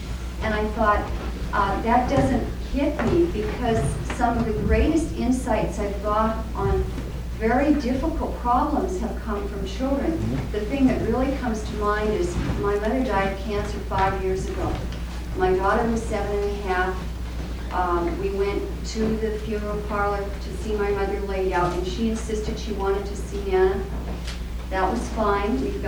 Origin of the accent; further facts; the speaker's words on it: Edmonton, Alberta, Canada; I'm from Edmonton, Alberta.